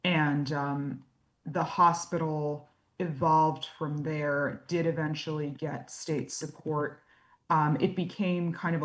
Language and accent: English; New York, United States; now in Connecticut, United States; So I'm not from Connecticut originally. I'm from New York, and I knew nothing about the Mansfield Training School.